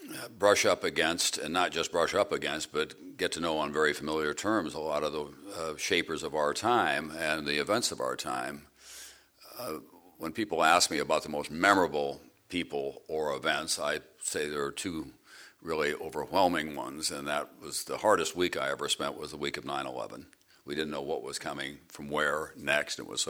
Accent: South Dakota, United States; I grew up in the Great Plains in South Dakota.

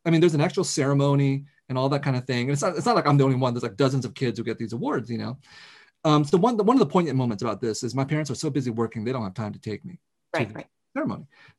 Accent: Vietnam; I come from Vietnam. My parents actually were born under French colonization.

